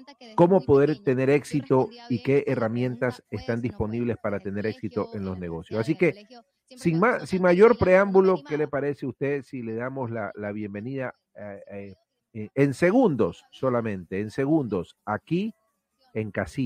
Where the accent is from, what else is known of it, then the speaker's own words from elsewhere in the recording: Ecuador; Ladislao es de Guayaquil, Ecuador, de mi tierra